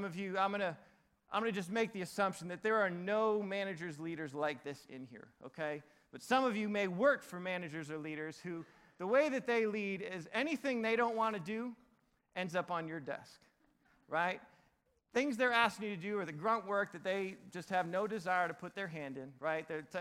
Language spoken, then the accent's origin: English; New England, United States; My brothers, I got two younger brothers, and they both live in Nashville. We grew up in New England, so New England just still feels like home to all of us